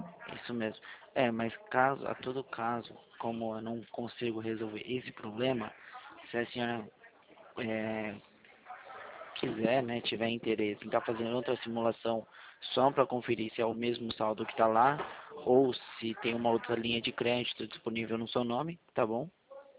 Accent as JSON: {"language": "Portuguese", "town": "São Roque", "region": "São Paulo", "country": "Brazil", "said": "eu sou de São Roque, o nosso escritório fica em São Roque."}